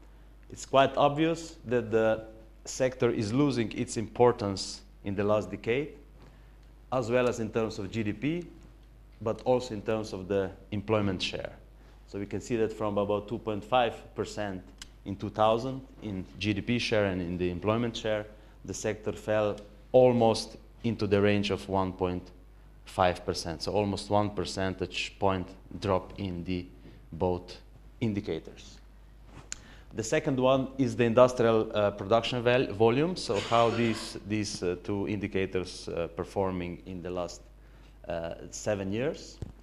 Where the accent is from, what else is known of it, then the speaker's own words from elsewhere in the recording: Slovenia; English is a second language; I'm coming from Slovenia, a small country